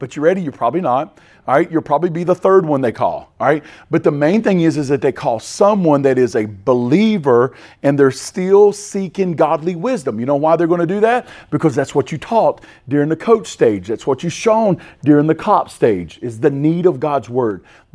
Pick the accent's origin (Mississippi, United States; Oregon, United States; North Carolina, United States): North Carolina, United States; Boomer; I'm a redneck from Boomer and I eat liver mush.